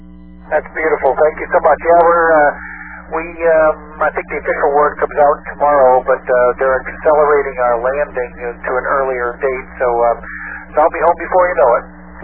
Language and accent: English; Binghamton, New York, United States; born there; Yeah, that's exactly where I was born in Binghamton